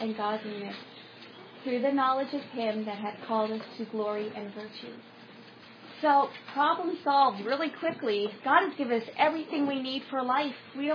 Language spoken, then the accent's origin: English; Long Island, New York, United States; because I grew up on Long Island, but we did go to Lehigh Valley Teen Camp growing up